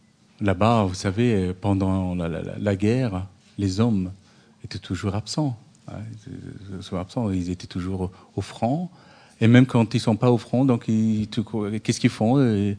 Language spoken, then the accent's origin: French; Afghanistan; C'est ce qu'on dit chez nous, en Afghanistan, même un peu partout ailleurs